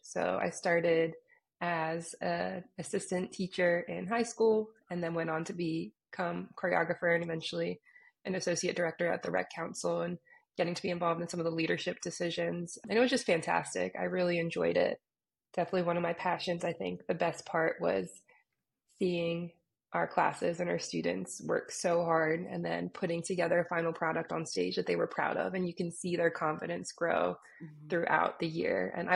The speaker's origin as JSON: {"language": "English", "country": "United States", "said": "visit my family overseas, I very clearly don't belong there either because I didn't grow up there. And I am American to them."}